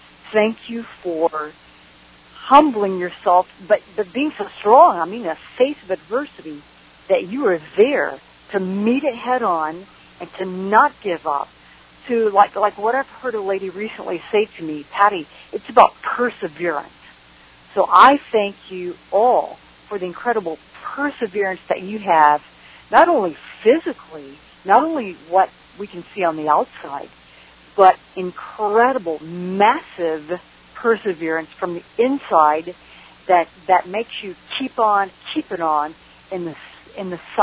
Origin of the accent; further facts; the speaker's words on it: Texas, United States; born there; I was born here in the great state of Texas, but I have to say all the states are great. But yes, I was born in Tejas.